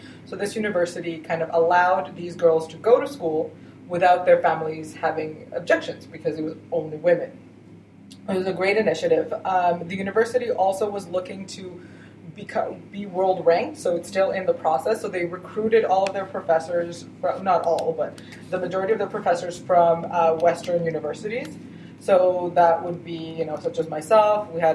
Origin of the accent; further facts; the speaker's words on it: Croatia; first language Croatian; English is a second language; now in Toronto, Canada; I haven't spent a lot of time working in Croatian, but it is my mother tongue.